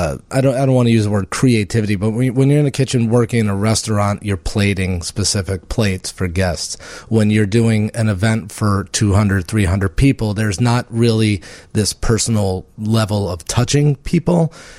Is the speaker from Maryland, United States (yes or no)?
yes; Baltimore, Maryland, United States; I had never really been to a Culver's, because I'm from Baltimore.